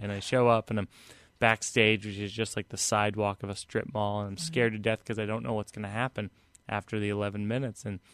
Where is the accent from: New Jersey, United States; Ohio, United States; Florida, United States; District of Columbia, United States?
New Jersey, United States; I'm from Jersey.